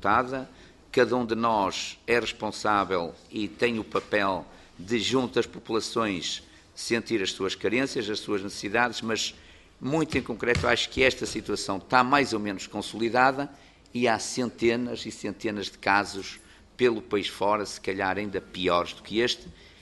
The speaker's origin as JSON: {"language": "Portuguese", "region": "Braga", "country": "Portugal", "said": "Eu sou também do Distrito de Braga, conheço mais ou menos bem a Vila de Caldelas"}